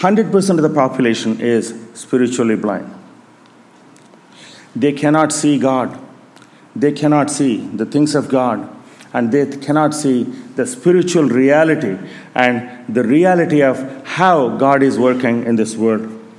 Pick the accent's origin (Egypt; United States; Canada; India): India; growing up in India, India is, as you know, is a very religious nation